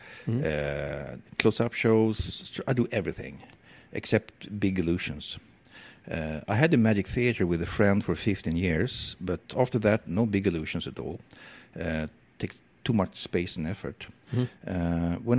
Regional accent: Sweden; English is a second language; Because the student in my hometown, and perhaps not just in Sweden, when they have some kind of graduation, they have a big overall

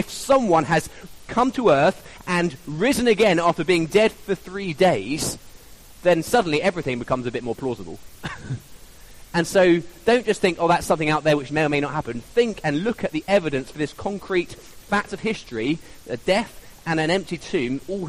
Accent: United Kingdom; we're British and we'll keep it under, most of us might keep it under control, but we'll be seething.

